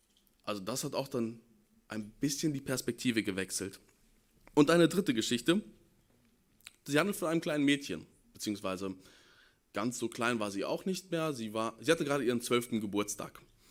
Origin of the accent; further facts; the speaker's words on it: Detmold, North Rhine-Westphalia, Germany; Da war ich in meiner Heimatstadt, ich komme ursprünglich aus Detmold